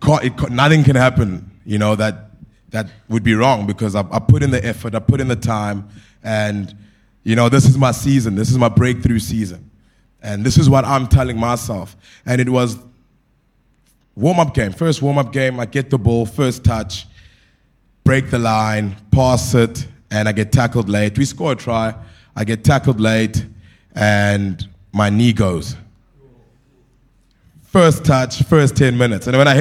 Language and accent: English; Port Elizabeth, Eastern Cape, South Africa; born there; I was born in Port Elizabeth, and I'm just going to share a bit about what we do.